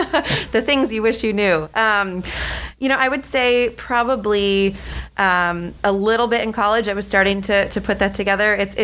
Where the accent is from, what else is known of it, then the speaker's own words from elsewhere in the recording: Davis, California, United States; moved away as an adult; also born or lived in East Coast; now in Seattle, United States; I grew up in Davis, California. Went to college at UC Davis and then finally left after many, many years. Spent the past 7 years or so on the East Coast, and now I live and train in Seattle.